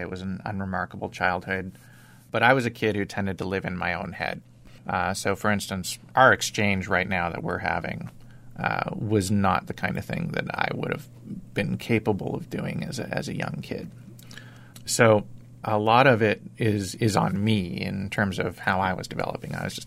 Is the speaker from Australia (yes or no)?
no; Canada; It was all just having a wonderful life growing up as a Canadian boy.